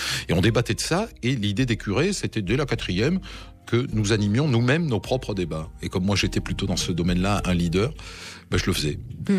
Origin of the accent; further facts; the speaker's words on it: Bayonne, Nouvelle-Aquitaine, France; born there; je suis né à Bayonne et j'y habite parce que ma foi, c'est parmi les régions dans lesquelles on est, c'est une des régions agréables où vivre. Donc j'y vis.